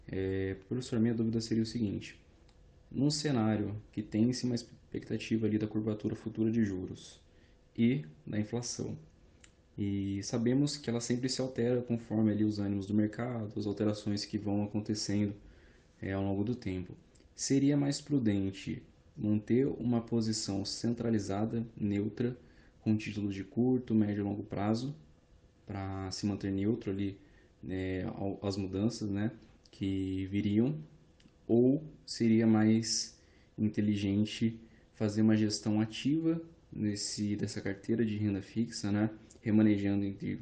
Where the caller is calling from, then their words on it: São José dos Campos, São Paulo, Brazil; eu falo de São José dos Camp